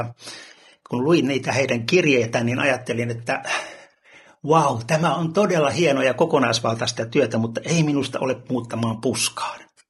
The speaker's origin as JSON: {"language": "Finnish", "town": "Vantaa", "region": "Uusimaa", "country": "Finland", "tie": "born or raised there", "said": "Olen lähtöisin ihan täältä pääkaupunkiseudulta. Vanhempien juuret kyllä ovat Itä-Suomessa, mutta vähän ennen syntymääni he tänne kotiutuivat ja niinpä olen asunut melkein koko ikäni Vantaalla. Sillähän se oli Helsingin maalaiskunta, kun olin ihan pieni. Synnyin kyllä Helsingin puolella."}